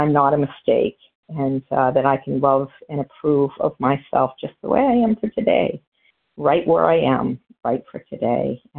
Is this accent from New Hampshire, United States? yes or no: yes; New Hampshire, United States; I'm from New Hampshire, currently residing in Florida, a snowbirder.